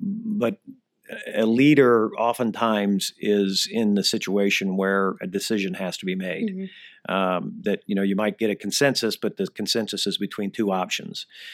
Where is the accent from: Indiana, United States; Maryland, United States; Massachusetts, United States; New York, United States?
Indiana, United States; Indianapolis; And I started a business in my hometown of Indianapolis because I dealt with a lot of customers over there.